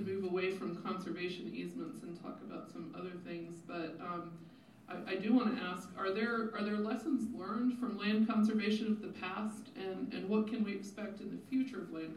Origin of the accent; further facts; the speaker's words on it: Florida, United States; When I grew up in Florida, we always thought of the state park system as like the state's version of a conservation easement.